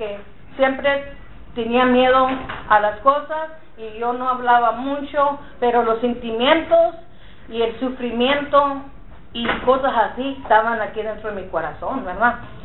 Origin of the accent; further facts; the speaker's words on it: Texas, United States; accent: Texan Spanish; Yo hablo bastante español, ¿verdad? Pero yo hablo el español muy tejano. Yo soy chicana, ¿me entiendes? Soy mexicana